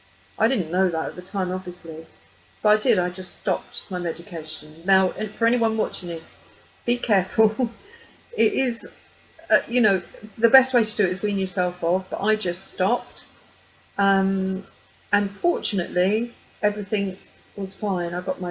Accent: East of England, United Kingdom; I was in Liverpool, which is about 250 miles from my hometown near London. And I'd come back to Essex and I spent another few weeks in an Essex hospital

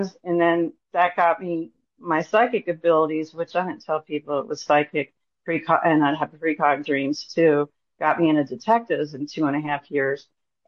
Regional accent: Ireland; And being Irish, I was always told we had 72 hours.

